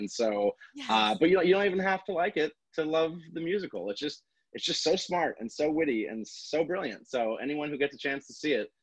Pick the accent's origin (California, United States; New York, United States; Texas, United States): New York, United States; Queens; born there; I was born in New York, Queens, New York, to my dad and mom, who were both teachers, living in a small little like 3-floor walk-up, one bedroom.